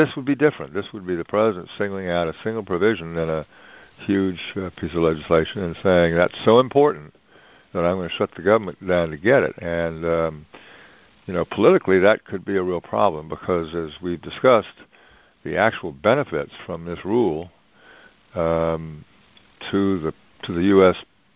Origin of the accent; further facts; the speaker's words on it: North Carolina, United States; But in my home state of North Carolina, where I grew up, there are the Great Smokies, they're called, and the beautiful Blue Ridge.